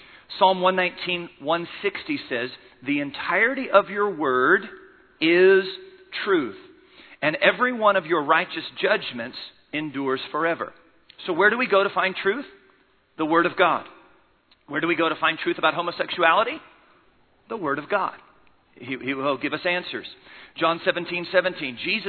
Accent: Maryland, United States; When I was a kid growing up in Maryland, in the United States, it was taboo.

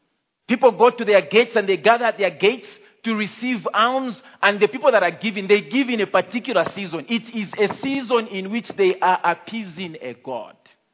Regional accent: Copperbelt, Zambia; English is a second language; It's not my language. I'm Tonga, but I grew up in the Copper Belt, so I speak more Bemba.

